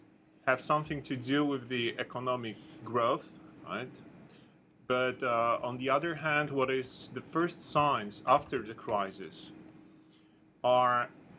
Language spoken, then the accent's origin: English; Poland; English is a second language; 10 years ago in my country, I'm from Poland